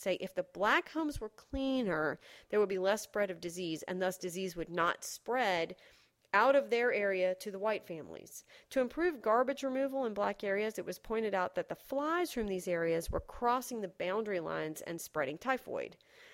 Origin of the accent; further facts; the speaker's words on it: Raleigh, North Carolina, United States; Wake County, North Carolina. This is the Raleigh area, which I consider my hometown, by the way